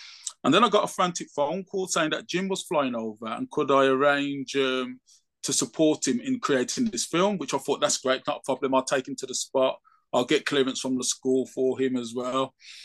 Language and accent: English; England, United Kingdom; but I'll just claim I'm English and I don't know the difference.